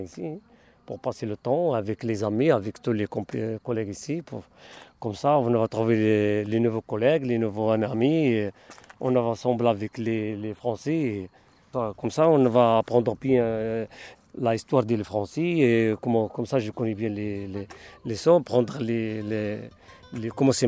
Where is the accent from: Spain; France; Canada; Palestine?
Spain; Moi je suis espagnol, un arabe espagnol.